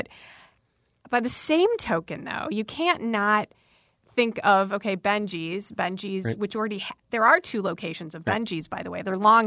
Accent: Shorewood, Wisconsin, United States; I grew up in Shorewood, and we had the Pig and Whistle.

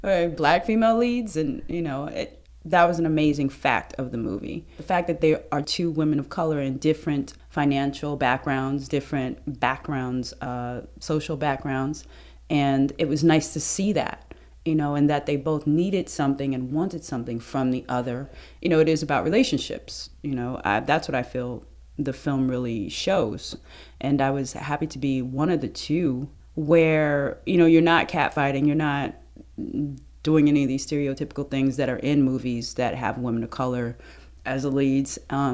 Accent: Nebraska, United States; growing up in the Midwest, because I'm from Nebraska.

